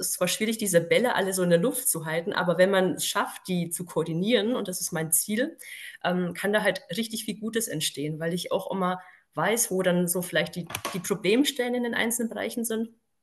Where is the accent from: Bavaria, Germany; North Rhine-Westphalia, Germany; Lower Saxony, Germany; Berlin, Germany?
Bavaria, Germany; born there; moved away as an adult; now in Hamburg, Germany; Ich bin in Bayern geboren. Das hört man mir gar nicht mehr so stark an. Ich hatte einen relativ starken Dialekt